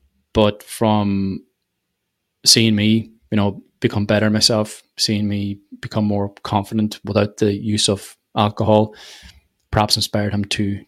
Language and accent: English; Ulster, Ireland; now in Sligo, Ireland; So I've been living in Sligo for about 15 years now. I come from Donegal, which is about 200 miles north of this.